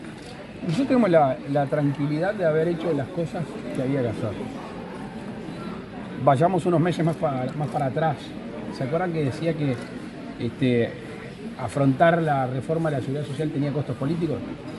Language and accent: Spanish; Uruguay; Como uruguayo, como presidente de la República